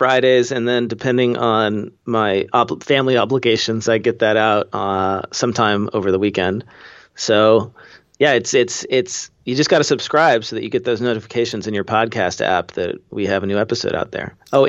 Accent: California, United States; Well, I'm from Northern California, so I can handle the cold.

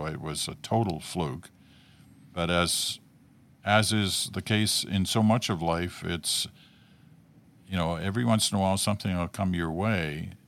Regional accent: Ottawa, Ontario, Canada; We grew up in Ottawa

